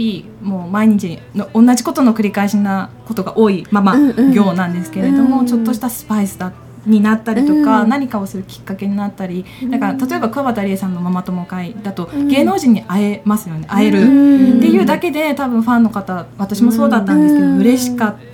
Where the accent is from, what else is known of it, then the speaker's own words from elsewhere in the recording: Kanazawa, Ishikawa, Japan; 私の地元である石川県の金沢で第1回目の地方開催をしまして